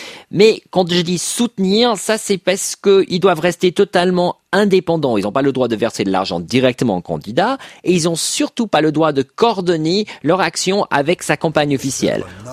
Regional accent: United States; bah surtout moi parce que je suis américain

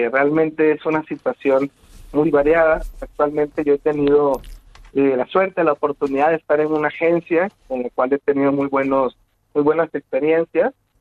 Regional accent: El Salvador; now in Mexico City, Mexico; yo soy salvadoreño, tengo más o menos 8 años de vivir en la Ciudad de México

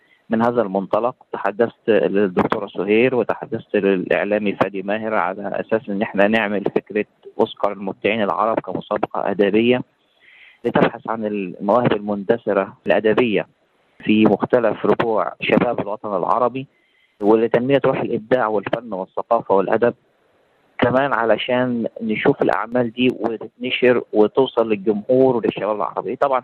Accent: Egypt; دي هيئة حكومية يعني عندنا في مصر هنا

